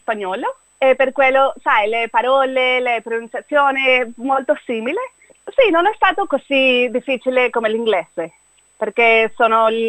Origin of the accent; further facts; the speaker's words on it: Venezuela; also born or lived in Miami; now in Sydney, Australia; Sono venezuelana, poi come hai detto abito qui da 4 anni a Sydney. Sono nata a Miami, Florida, poi i miei genitori sono andati a Venezuela e poi ho cresciuto là.